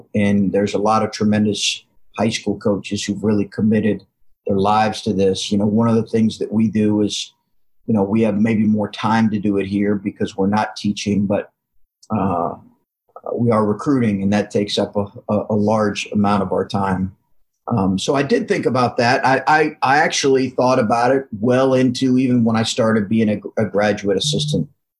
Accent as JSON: {"language": "English", "town": "Lexington", "region": "Kentucky", "country": "United States", "tie": "born or raised there", "said": "I grew up in Lexington, Kentucky, basketball crazy area, basketball crazy state."}